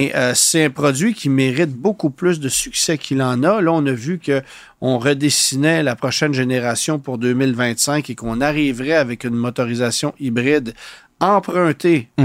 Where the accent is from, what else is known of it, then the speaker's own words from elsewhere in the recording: Quebec, Canada; Et chez nous, au Québec, ça fonctionne magnifiquement bien.